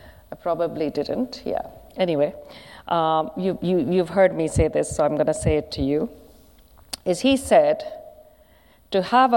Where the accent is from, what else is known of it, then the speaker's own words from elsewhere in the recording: India; You know, now I'm an Indian person, right? And yoga's come out of the Hindu tradition.